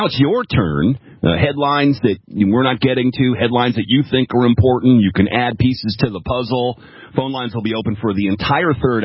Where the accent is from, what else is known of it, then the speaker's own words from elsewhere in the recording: Georgia, United States; Congressman McKinney from my home state of Georgia, who's a personal friend of mine.